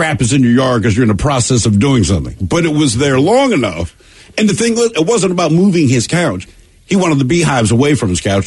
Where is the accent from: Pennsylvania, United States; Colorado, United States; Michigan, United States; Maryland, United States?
Maryland, United States; Baltimore; We came from Baltimore City.